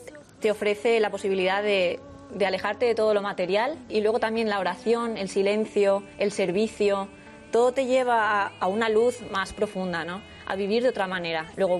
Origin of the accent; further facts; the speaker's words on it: Valencia, Valencian Community, Spain; Yo soy de Valencia, iba a un colegio de monjas